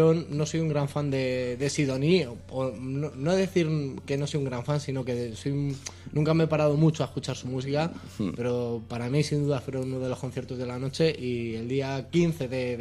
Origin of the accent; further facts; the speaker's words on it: Community of Madrid, Spain; Para nosotros que somos madrileños